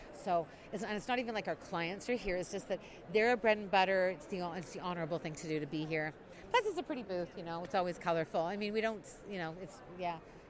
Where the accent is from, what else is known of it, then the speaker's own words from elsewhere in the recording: Vancouver, British Columbia, Canada; born there; I was born in Vancouver. I'm fifth generation Vancouverite.